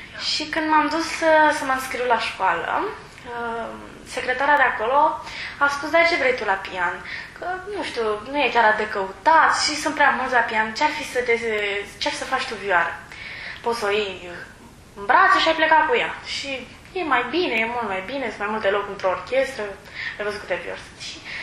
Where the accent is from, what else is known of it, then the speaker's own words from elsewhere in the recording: Bucharest, Romania; born there; așa. Sunt născută pe 25 noiembrie 1992 în București, în România. Am 13 ani și jumătate, cred